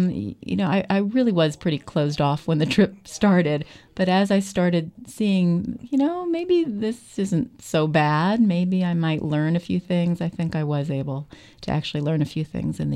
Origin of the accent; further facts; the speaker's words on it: New York, United States; I mean, I grew up in Long Island and Queens, New York, around there.